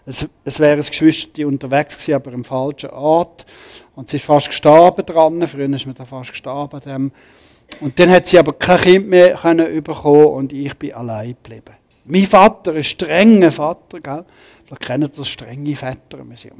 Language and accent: German; St. Gallen, Switzerland; Ich bin aufgewachsen im St. Galler Rinntal. Meine Eltern sind Österreicher, darum kommt der Name … das ist so ein Spezialname von slowenischen Grenzen zu Österreich, Kärnten.